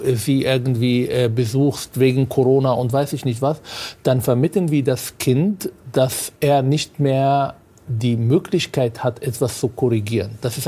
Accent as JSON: {"language": "German", "country": "Israel", "lives_now": "Germany", "said": "Ich stamme aus Israel."}